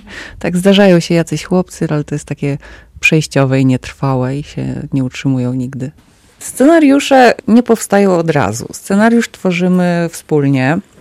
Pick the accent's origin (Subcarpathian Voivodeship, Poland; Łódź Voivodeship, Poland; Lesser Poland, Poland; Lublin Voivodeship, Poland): Lublin Voivodeship, Poland; Kraśnik; Jesteśmy z Kraśnika, jesteśmy grupą teatralną